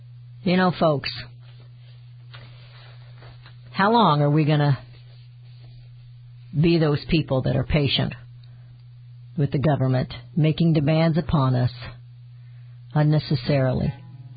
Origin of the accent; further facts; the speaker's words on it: Utica, New York, United States; the city of 60,000 residents reminded me of an area where I grew up in Utica, New York.